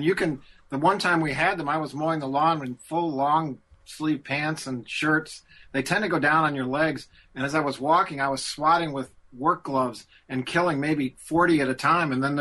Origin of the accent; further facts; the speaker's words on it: Michigan, United States; Well, I grew up in Michigan, but I was born in New York City.